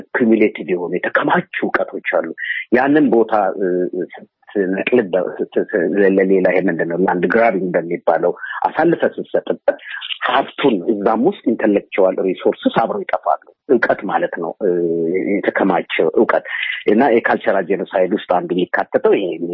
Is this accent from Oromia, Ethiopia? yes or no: no; Addis Ababa, Ethiopia; እኔ በኢትዮጵያ አዲስ አበባ ነው ተወልጄ ያደግኩት። 4 ኪሎ አካባቢ በጥሩ ኢትዮጵያዊነት ነው ያደግኩት። ከቤተ መንግስቱ ጀርባ ማለት ነው